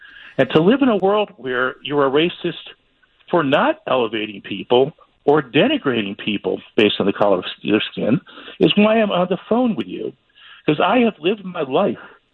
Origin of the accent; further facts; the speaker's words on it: Detroit, Michigan, United States; In the city of Detroit, I was raised in African-American culture.